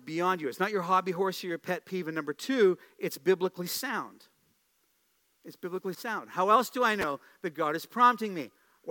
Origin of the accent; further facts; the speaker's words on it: New York, United States; accent: New York; I almost went into my New York accent there, right?